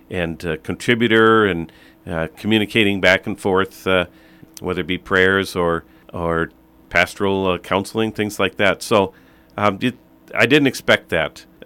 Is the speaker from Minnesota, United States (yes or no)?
yes; Eagan, Minnesota, United States; Well, I grew up in Eagan.